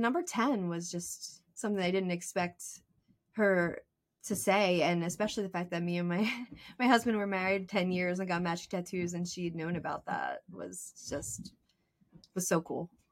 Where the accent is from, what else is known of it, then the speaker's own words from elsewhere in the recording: Philadelphia, Pennsylvania, United States; I'm from Philadelphia, Pennsylvania.